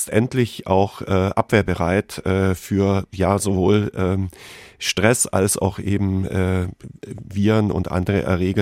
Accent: Bavaria, Germany; born there; ich bin quasi in der Nähe von Bad Wörishofen geboren worden, im Kneippland Unterallgäu.

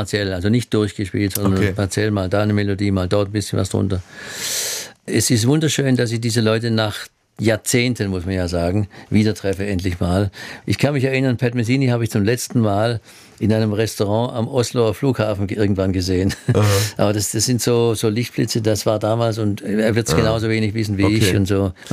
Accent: Baden-Württemberg, Germany; ich bin ja Schwabe

